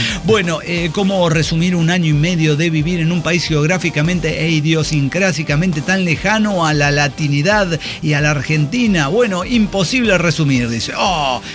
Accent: Mexico City, Mexico; Pero yo nací en Ciudad de México, toda mi vida es preciosa.

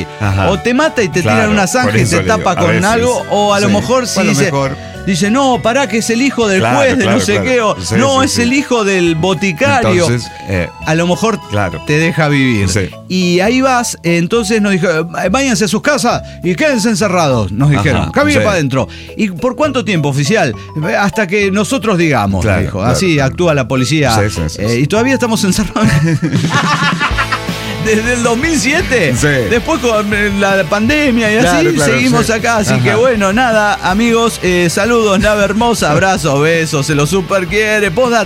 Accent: Mexico; me parece que es que soy mexicano.

